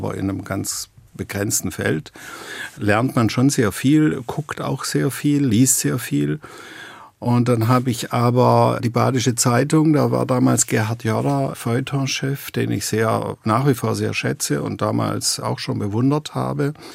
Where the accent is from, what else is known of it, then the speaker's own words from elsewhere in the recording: Stuttgart, Baden-Württemberg, Germany; born there; Wenn man jetzt nach Stuttgart kommt, merkt man das schon, dass es eine Heimat ist.